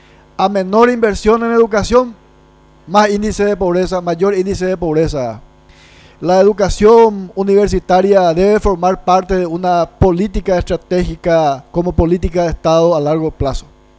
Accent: Paraguay; como ciudadano comprometido y como campesino paraguayo que vivo en el interior del país, que pude estudiar con mucho esfuerzo

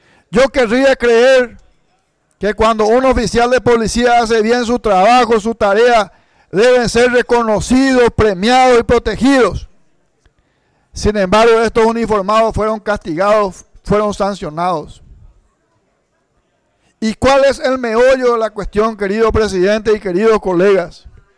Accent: Paraguay; somos paraguayos en primer lugar y segundo, creemos en Dios Todopoderoso

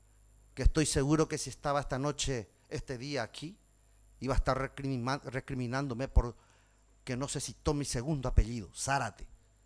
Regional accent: Paraguay; tenía que trabajar en mi país para que nosotros formemos nuestros propios recursos humanos. Los problemas médicos legales enmarcados rígidamente impedían de que el cirujano se forme en países extraños. Y así trabajamos y creamos la primera escuela de cirugía en el Paraguay

